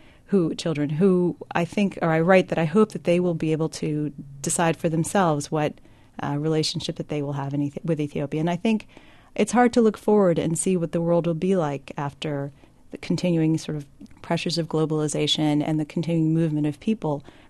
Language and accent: English; United States; And I'm fully American, and I participate in American civic life.